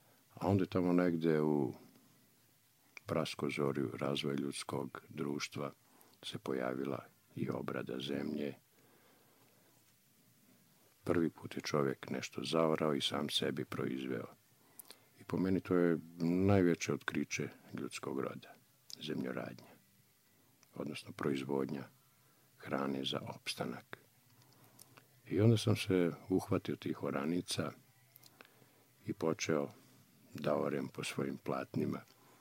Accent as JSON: {"language": "Serbian", "town": "Kragujevac", "region": "Šumadija and Western Serbia", "country": "Serbia", "tie": "born there", "said": "Ja sam rođen u Kragujevcu, ali moje porijeklo nije tu. Tu sam samo rodio."}